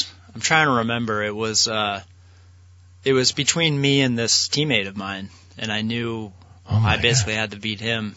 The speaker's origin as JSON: {"language": "English", "town": "Keene", "region": "New Hampshire", "country": "United States", "tie": "born or raised there", "said": "I actually grew up in Keene, New Hampshire."}